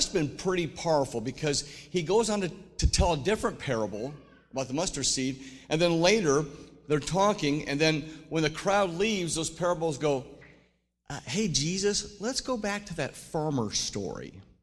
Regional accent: Hastings, Nebraska, United States; Years, when I'm going back to my hometown, Hastings, Nebraska, I would remember

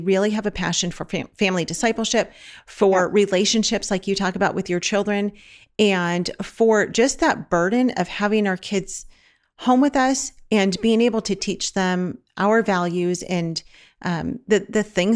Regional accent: Los Angeles, California, United States; So, well, because, you know, we're from Los Angeles.

